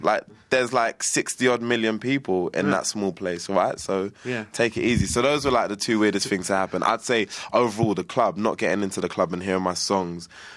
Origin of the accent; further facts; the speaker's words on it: England, United Kingdom; I did say to one person I was from England